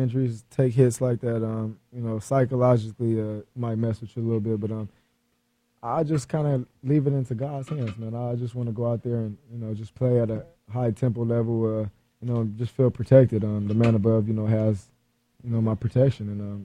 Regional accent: West Coast, United States; Being young, growing up in the West Coast

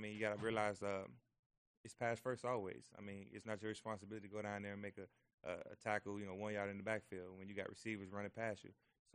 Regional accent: Miami, Florida, United States; You know, I'm from Miami, Florida, so it was great to just stay home.

